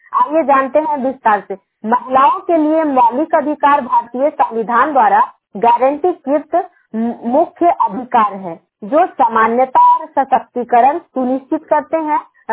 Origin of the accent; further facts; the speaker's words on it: Nawada, Bihar, India; और मैं नारजीगंज नवादा से बिलोंग करती हूँ